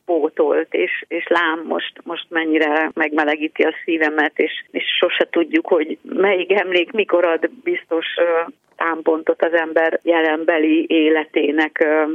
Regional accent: Ősi, Veszprém County, Hungary; born there; abban a kisfaluban, Veszprém megyében, Ősiben, ahol én születtem.

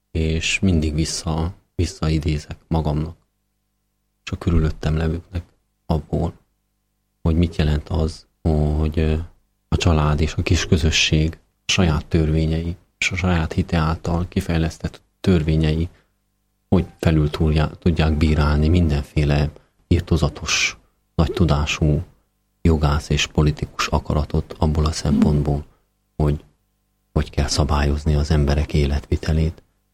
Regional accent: Odorheiu Secuiesc, Harghita, Romania; Én Székelyudvarhelyen születtem, egy tömbháznegyed lakója lettem. Ugye az én szüleim mindketten faluról városba költözött proletárok voltak.

